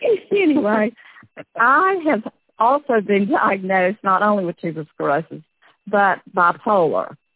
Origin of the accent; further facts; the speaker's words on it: South Carolina, United States; as you can tell, probably, I'm from South Carolina.